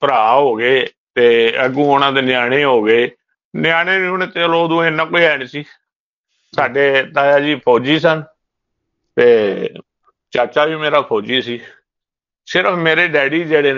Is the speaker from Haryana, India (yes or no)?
yes; Karnal, Haryana, India; born there; ਕਰਨਾਲ ਦਾ ਹੈ